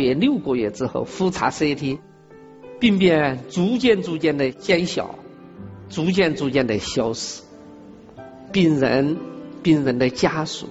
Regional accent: China; 但是我在想，为什么我们中国人用了有效果呢？

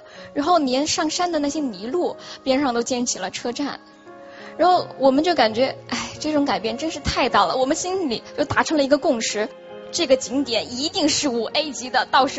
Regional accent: Guizhou, China; 其实我今天的身份不一样，我是一个来自贵州的大学生。

